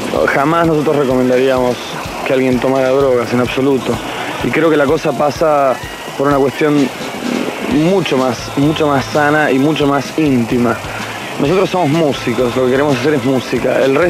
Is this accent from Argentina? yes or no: yes; Argentina; Nosotros somos bien argentinos y bien latinoamericanos